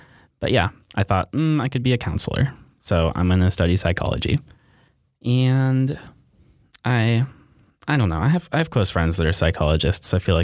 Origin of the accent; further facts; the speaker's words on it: Monterey, California, United States; born there; also born or lived in Stockton / Berkeley; I was born in Monterey, California. I've sort of been like orbiting the Bay Area my whole life. Spent some time in Stockton and Berkeley.